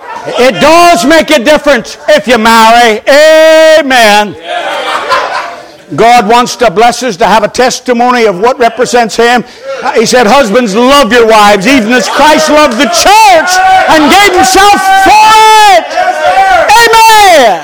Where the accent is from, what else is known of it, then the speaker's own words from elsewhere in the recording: Ireland; Well, I'm from Ireland. I turned to my dear wife after 40 years.